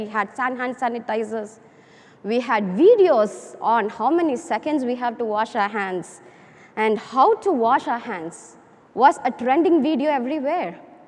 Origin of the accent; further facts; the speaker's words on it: India; And as you might know, I'm from India. And in India, mostly people prefer to eat with hands, eat using fingers.